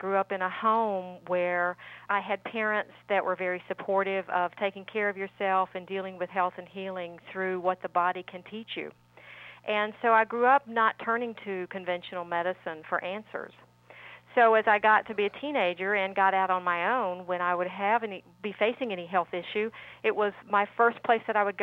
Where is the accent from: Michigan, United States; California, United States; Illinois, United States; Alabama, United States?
Alabama, United States; Birmingham; And Birmingham was my hometown. I was in Miami, Florida at the time, and I was just fascinated.